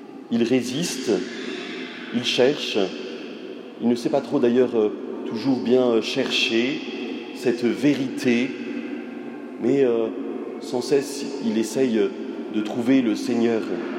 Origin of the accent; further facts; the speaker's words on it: Nantes, Pays de la Loire, France; also born or lived in Paris / Lyon / Martinique; now in Reims, France; Je suis originaire de Nantes et après avoir rencontré la communauté du Chemin Neuf, j'ai été en mission sur Paris, Lyon et dans une paroisse à côté de Lyon avant de partir en Martinique